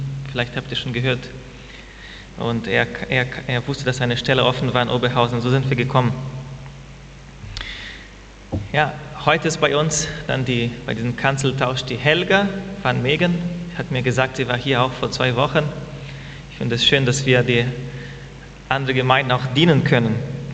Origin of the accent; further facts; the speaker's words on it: Brazil; now in Germany; ich bin Brasilianer. Und seit November 2019 bin ich und meine Familie, meine Frau und zwei Kinder, sind wir nach Deutschland umgezogen